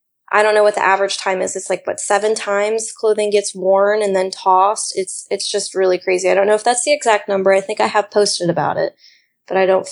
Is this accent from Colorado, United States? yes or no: no; Kentucky, United States; I'm from Kentucky, so I love bourbon and I love gin.